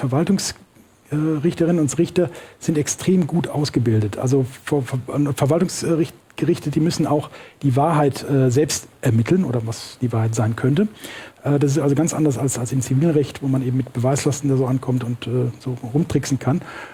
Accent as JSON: {"language": "German", "region": "Rhineland-Palatinate", "country": "Germany", "tie": "born or raised there", "lives_now": "Cologne, Germany", "said": "ich bin gebürtiger Pfälzer, was soll denn das? Was soll denn hier der Rheinländer da, der Jeck? Gut, ich wohne auch in Köln, so ist es nicht."}